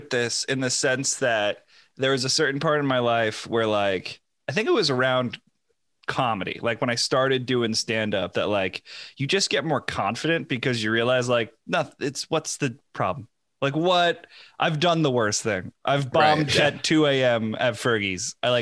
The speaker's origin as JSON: {"language": "English", "region": "New York", "country": "United States", "tie": "born or raised there", "said": "So where I grew up on Long Island, there weren't many hills."}